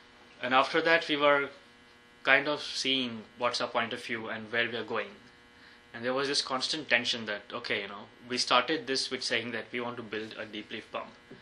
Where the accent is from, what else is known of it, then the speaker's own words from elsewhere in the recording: India; since I came from India. I've seen poverty firsthand.